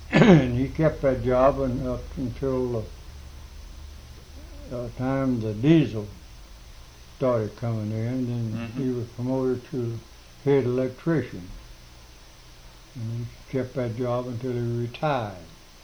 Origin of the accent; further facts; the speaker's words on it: Spencer, North Carolina, United States; also born or lived in Salisbury; Dad had to move to Spencer.